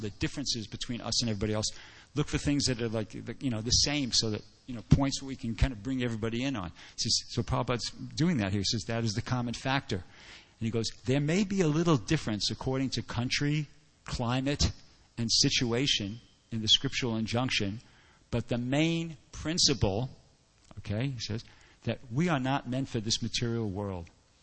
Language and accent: English; New York, United States; I'm from New York, actually